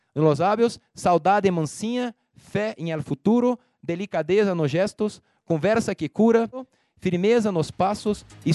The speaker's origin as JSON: {"language": "Spanish", "country": "Brazil", "second_language": "Spanish", "said": "Yo vengo de Brasil"}